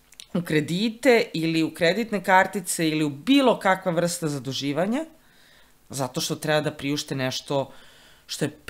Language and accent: Serbian; Smederevo, Šumadija and Western Serbia, Serbia; Ja sam odrasla u Smederevo i tamo je još uvijek postojao tada radnički univerzitet 90-ih